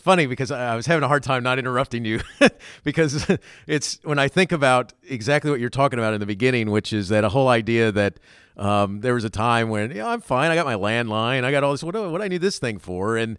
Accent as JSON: {"language": "English", "region": "Florida", "country": "United States", "tie": "born or raised there", "said": "I grew up in Florida at the time during the Apollo space missions"}